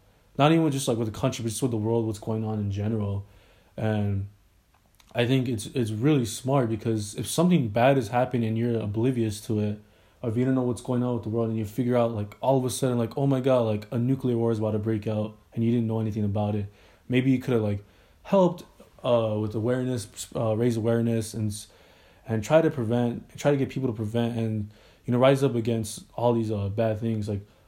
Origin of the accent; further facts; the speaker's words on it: California, United States; I'm from California.